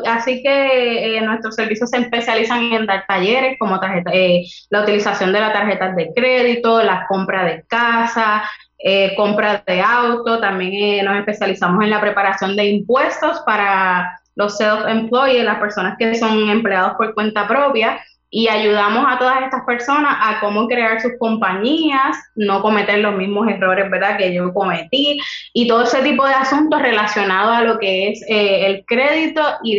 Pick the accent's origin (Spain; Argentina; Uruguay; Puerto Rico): Puerto Rico; Loíza; Tengo 31 años recién cumplidos y soy del pueblo de Loíza, la capital de la tradición.